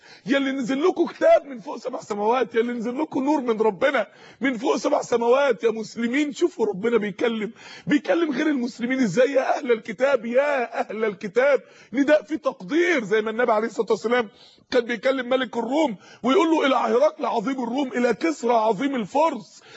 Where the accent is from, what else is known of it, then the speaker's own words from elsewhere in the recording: Egypt; يا جماعة انت مصري وانا مصري، دي بلدي ودي بلدك، دي بلدنا احنا الاثنين